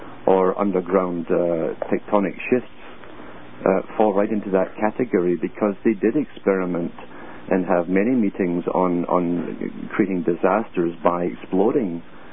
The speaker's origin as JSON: {"language": "English", "country": "United Kingdom", "tie": "born or raised there", "said": "I grew up with that in Britain, listening to that stuff."}